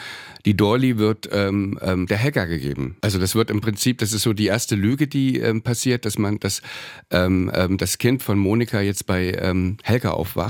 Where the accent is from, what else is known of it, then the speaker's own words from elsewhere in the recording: East Germany, Germany; Ich bin ja, wie gesagt, im Osten groß geworden und die Filme im Kino kamen immer ein bisschen versetzt